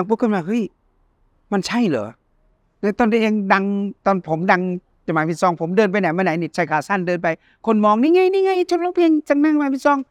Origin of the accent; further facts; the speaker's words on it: Nikhom Kham Soi, Mukdahan, Thailand; ป็นอำเภอนิคมคำสร้อยอำเภอผม